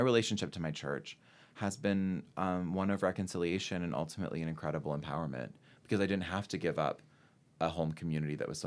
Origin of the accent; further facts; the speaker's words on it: North Carolina, United States; how much pride I had in being a North Carolinian until I went to Duke, and how much pride I had in being a Southerner until I went to Duke.